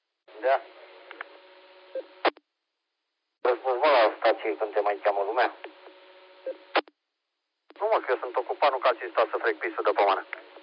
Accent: Câmpulung, Argeș, Romania; eu sunt din Câmpul Musel

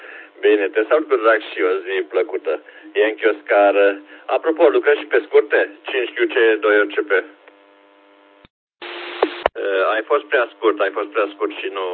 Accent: Satu Mare, Satu Mare County, Romania; now in Timișoara, Romania; fost 5 OCP … de la Satul Mare, Hotel India … de la Timișoara.

